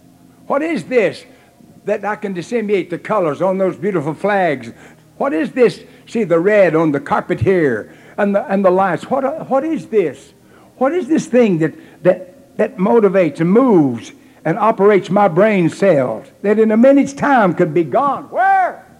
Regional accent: North Carolina, United States; I've been reading the works of Duke University. It's my home state

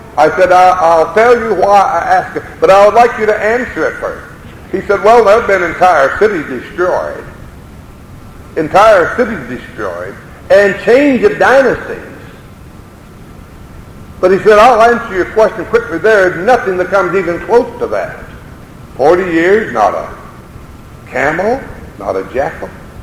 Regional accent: Idaho, United States; He was at the university, my home state of Idaho.

